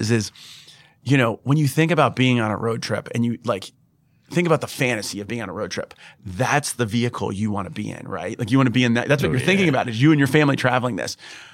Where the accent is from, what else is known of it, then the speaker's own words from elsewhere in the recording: Cincinnati, Ohio, United States; I'm from Cincinnati. I wanted to bring something back.